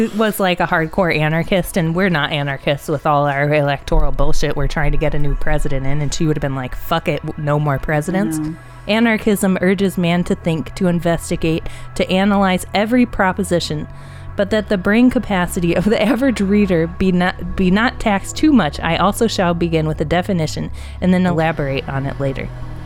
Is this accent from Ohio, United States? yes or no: yes; Ohio, United States; I'm from Ohio